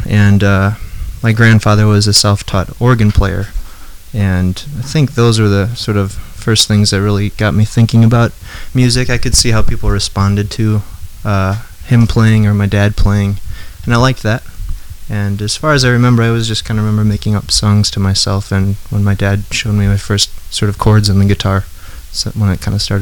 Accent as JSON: {"language": "English", "town": "St. Joseph", "region": "Michigan", "country": "United States", "tie": "born or raised there", "said": "I grew up in St. Joseph, Michigan."}